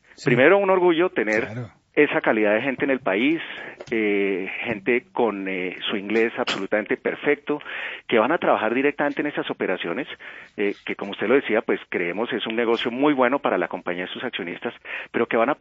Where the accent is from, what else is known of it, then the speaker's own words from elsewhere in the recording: Colombia; que entendamos como colombianos que lo mejor que podemos hacer